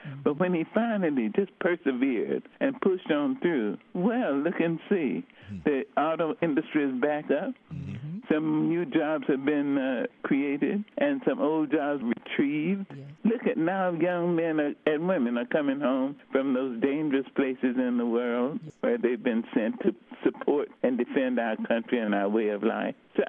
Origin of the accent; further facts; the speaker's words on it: United States; I'm an American.